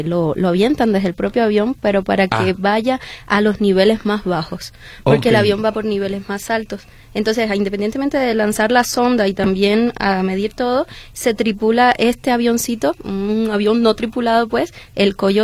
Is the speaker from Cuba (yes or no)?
yes; Cuba; now in Mexico; Aunque yo intento hablar bien mexicano, pero no, todavía se sale. Soy cubana.